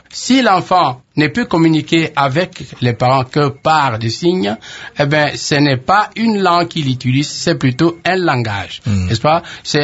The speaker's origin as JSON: {"language": "French", "town": "Bandundu", "region": "Kwilu", "country": "DR Congo", "also_born_or_lived": "Kisangani", "said": "j'ai séjourné 11 ans à Kisangani, j'ai même été jusqu'à Bouta. J'avais oublié que j'étais de Bandundu."}